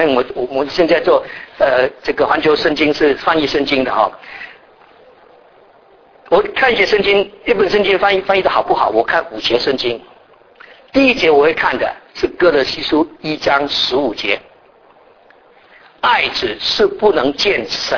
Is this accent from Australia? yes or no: no; China; 希腊人对神的观念跟我们中国人的神的观念是很像的